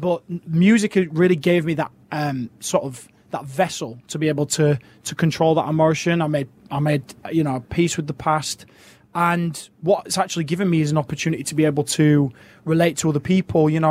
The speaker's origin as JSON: {"language": "English", "town": "Hull", "region": "Yorkshire and the Humber", "country": "United Kingdom", "said": "But then from my hometown, people don't really pronounce the H's. So they would say, I would say from Ull."}